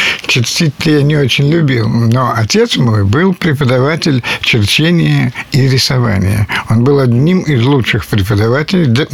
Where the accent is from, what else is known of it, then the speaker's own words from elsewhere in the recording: Oryol Oblast, Russia; born there; Это Орловская область, это 41-й год.